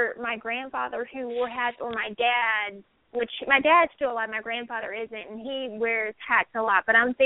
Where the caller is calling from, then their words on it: Vista, California, United States; I'm calling from Vista, California. How are y'all?